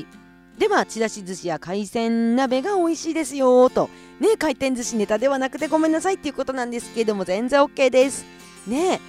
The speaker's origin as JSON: {"language": "Japanese", "town": "Kushiro", "region": "Hokkaido", "country": "Japan", "tie": "born or raised there", "said": "残念ながらね私の地元釧路にはないんですけれども"}